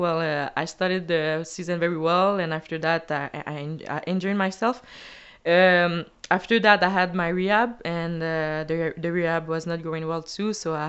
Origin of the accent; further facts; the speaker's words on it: Montreal, Quebec, Canada; Yeah, so I grew up in Montreal with both of my parents.